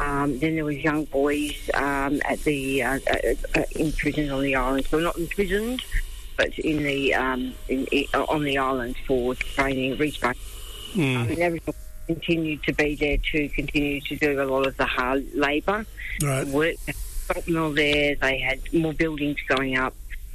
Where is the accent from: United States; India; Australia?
Australia; Western Australia; My mob are Menang mob, so Great Southern.